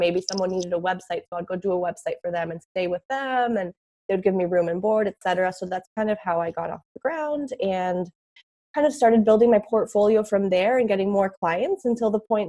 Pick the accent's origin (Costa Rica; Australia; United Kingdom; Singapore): Costa Rica; moved away as an adult; now in United States; So I grew up in Costa Rica, actually. I lived there until I was 18. I moved around a few different places in Costa Rica. And then when I was 18, I moved to the U.S., to Tampa, Florida, to study marketing.